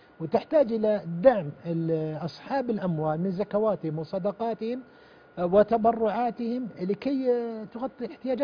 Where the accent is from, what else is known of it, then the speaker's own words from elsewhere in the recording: Saudi Arabia; المجتمع عندنا في المملكة العربية السعودية